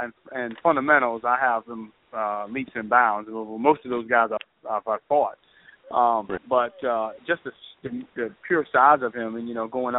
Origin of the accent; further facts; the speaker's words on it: Norfolk, Virginia, United States; they're going to come down to my hometown in Norfolk, Virginia, and do a show August 8th.